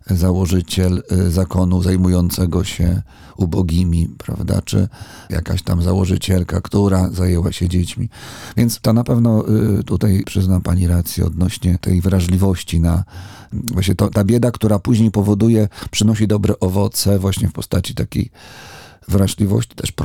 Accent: northern Poland, Poland; Mimo tego, że no wiadomo, jestem z północy, wychowany w Polsce.

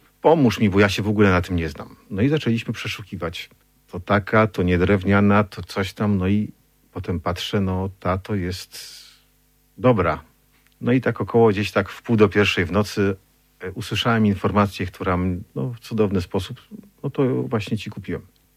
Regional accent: Otwock, Masovian Voivodeship, Poland; dzień później grali w Otwocku, w mojej rodzinnej miejscowości.

